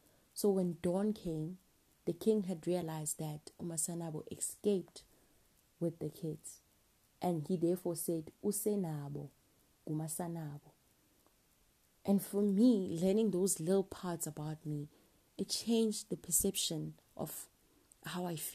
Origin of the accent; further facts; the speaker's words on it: Somaroboko, Mpumalanga, South Africa; I grew up in Somaroboko, which is just outside Gauteng, forming part of iKwaNdebele, a homeland created under the administration of the notorious National Party for Southern Ndebele people.